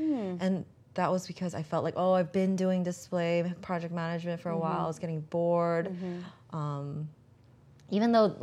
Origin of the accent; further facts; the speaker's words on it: New York, United States; So I'm from, born and raised in New York. Mm-hmm. So like Staten Island, Queens, Frolics, Brooklyn, Long Island. I'm mostly Long Island.